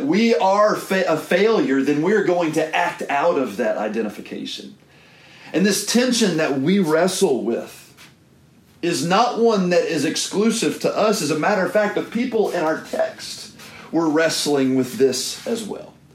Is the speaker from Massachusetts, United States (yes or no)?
yes; Danvers, Massachusetts, United States; I can remember when I was a teenager growing up in Danvers